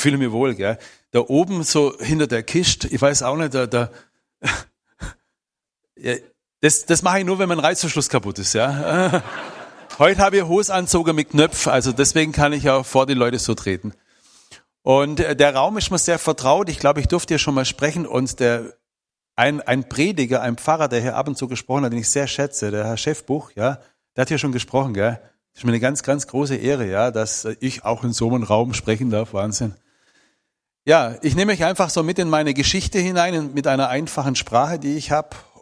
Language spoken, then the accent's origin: German; Baden-Württemberg, Germany; Und das Dorf, wo ich herkomme, das war vor 100, 200, 300 Jahren das ärmste Dorf in Württemberg. Meine Vorfahren nannte man Jenische, die weißen Zigeuner.